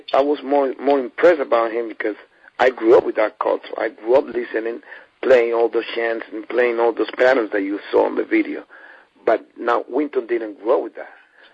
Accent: Cuba; now in New York City, United States; I grew up playing bata in Cuba, rumba and all

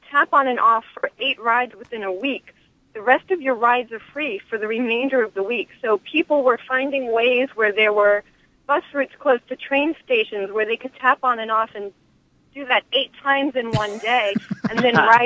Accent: New York, United States; No. I'm from New York

